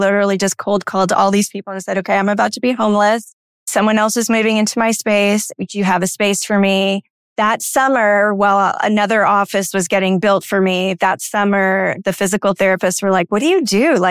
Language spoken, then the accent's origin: English; Canada; now in Flower Mound, United States; I'm from Canada, so I was like completely different time zone than my family.